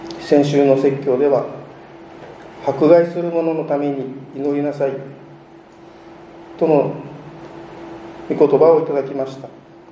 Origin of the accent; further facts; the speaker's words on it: Hiroshima, Japan; 広島の原爆の落とされた隣の町で生まれ育ち、母から焼けただれた列車が駅のホームに入ってきたと聞かされ